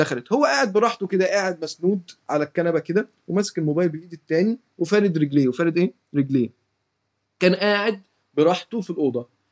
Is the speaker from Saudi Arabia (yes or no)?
no; Egypt; عندنا في مصر ده حرام، ولا تقل لهما أف ولا تنهرهما